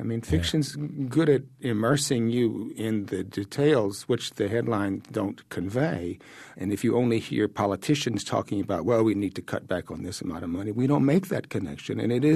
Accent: Mississippi, United States; Well, I grew up in Mississippi of Depression era, I suppose you'd say, parents

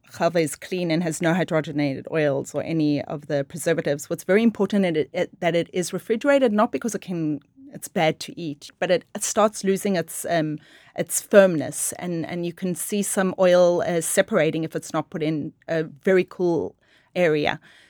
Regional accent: Israel; I mean, growing up in Israel, I never baked with halva

